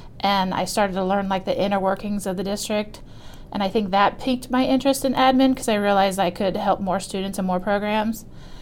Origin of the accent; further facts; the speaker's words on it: Cardington, Ohio, United States; I went back to my hometown, Cardington, to work.